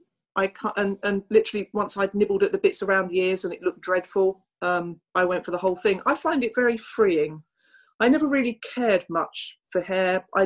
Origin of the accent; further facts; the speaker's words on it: London, United Kingdom; So born and bred in London, East London